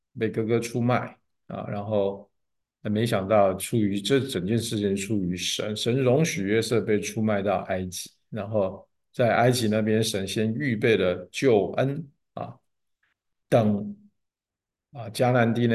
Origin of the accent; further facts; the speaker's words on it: Taiwan; 我是台湾的，南方讲叔公北方我不知道怎么讲。